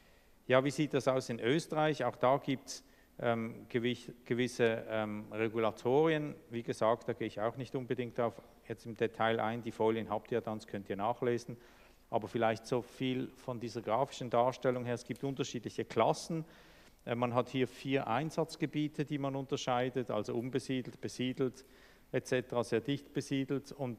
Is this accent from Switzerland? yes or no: yes; Switzerland; Bei uns in der Schweiz sind es 24 Menschen